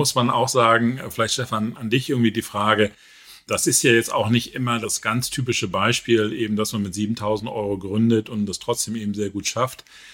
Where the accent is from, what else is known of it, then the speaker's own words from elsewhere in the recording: Hamburg, Germany; Ich komme selber auch aus Hamburg